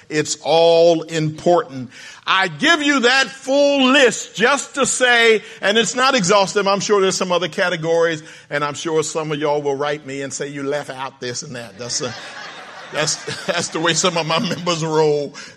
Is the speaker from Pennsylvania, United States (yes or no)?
yes; Philadelphia, Pennsylvania, United States; born there; He was born in New York. I was born in Philadelphia. I didn't meet him until I was here pastoring.